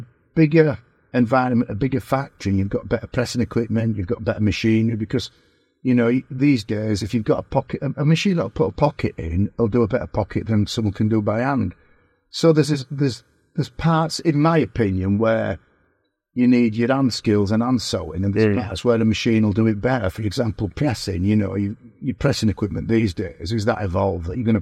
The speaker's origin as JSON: {"language": "English", "town": "Birstall", "region": "Yorkshire and the Humber", "country": "United Kingdom", "tie": "born there", "said": "I was born in Birstall, which is probably 10 to 12 miles from Ellen Road."}